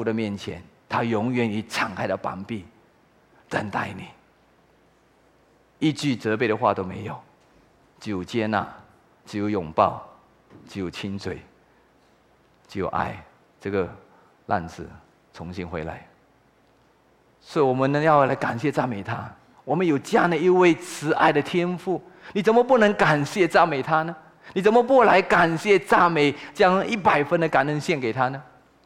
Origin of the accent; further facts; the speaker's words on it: China; 老大非常非常努力的工作，像我们中国人